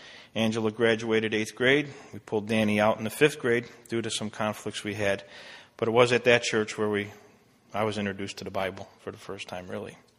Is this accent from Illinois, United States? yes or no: yes; Roselle, Illinois, United States; also born or lived in Chicago; I was born in Chicago. I grew up in Roselle. I was number 5 of 6 kids in a large Irish Catholic family.